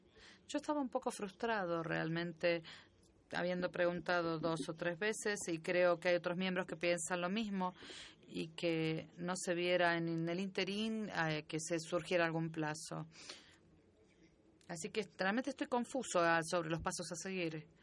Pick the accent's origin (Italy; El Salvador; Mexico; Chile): Italy; Spanish is a second language; Yo soy italiano, así que yo necesito café.